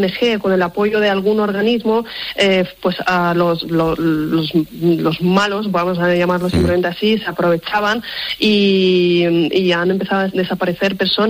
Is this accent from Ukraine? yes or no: yes; Cherkasy, Cherkasy Oblast, Ukraine; Spanish is a second language; Yo soy del centro de una ciudad que se llama Cherkasy, que es una de las zonas, gracias a Dios, que por ahora está siendo muy estable